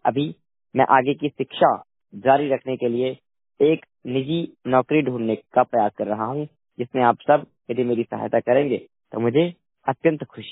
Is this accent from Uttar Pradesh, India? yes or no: yes; Sambhal, Uttar Pradesh, India; मैं 100% दृष्टिबाधित हूं और राज्य उत्तर प्रदेश जिला संभल का निवासी हूं।